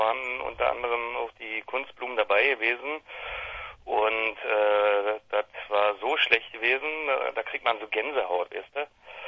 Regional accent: Frankfurt, Brandenburg, Germany; now in Berlin, Germany; Wir kommen aus Frankfurt-Oder. Die anderen beiden wohnen noch da. Ich wohne mittlerweile in Berlin. Aber Proben tun wir immer noch in Frankfurt und ja, wir sind eine Frankfurter Band.

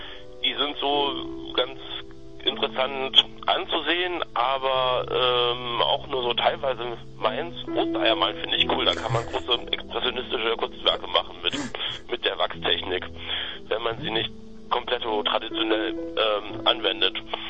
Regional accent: Bautzen, Saxony, Germany; born there; ich bin in Bautzen geboren und meine Familie ist eigentlich kommt eher aus einem anderen Teil der Lausitz. Und ich kenne das halt von so Familienpartys, dass ein Teil der Party halt nicht in Deutsch abläuft, sondern in Sorbisch.

